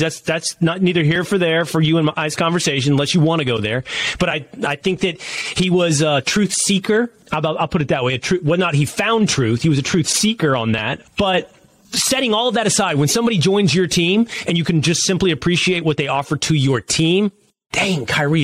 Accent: Dallas, Texas, United States; I live in Dallas. I'm from Dallas, so I'm a good boy. I'm a homer.

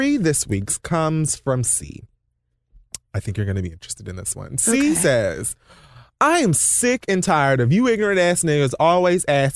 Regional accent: Oregon, United States; being that I'm from Oregon, I didn't know people were from there, and most of the people who ask me this stupid shit are from Oregon, too

